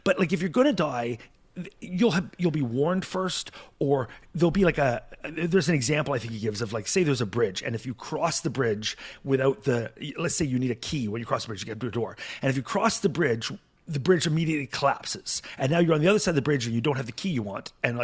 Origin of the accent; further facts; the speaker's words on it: Canada; I'm a Canadian. I feel bad even if I don't know the person.